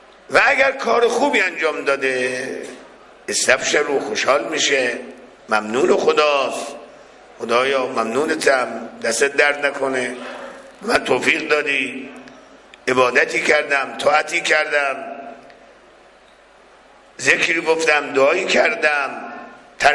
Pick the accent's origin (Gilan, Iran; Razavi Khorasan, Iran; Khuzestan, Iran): Razavi Khorasan, Iran; Mashhad; مردم شهرهای دیگر تا میفهمن ما اهل مشهدیم